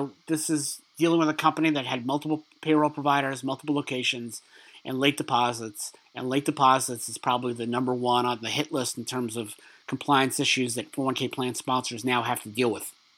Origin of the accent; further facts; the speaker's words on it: Brooklyn, New York, United States; Back as a kid growing up in Brooklyn, there's certain places you wouldn't want to go out at night.